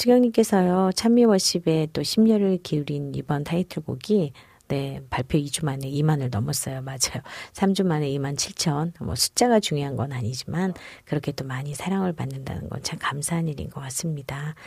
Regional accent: Gangwon, South Korea; 저는 강원도 출신이라 옥수수는 참 좋아합니다.

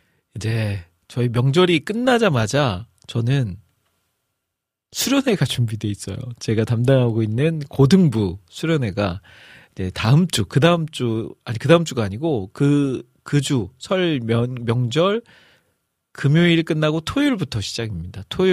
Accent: Iksan, North Jeolla, South Korea; 이제 제 고향인 익산으로 출발을 할 예정입니다.

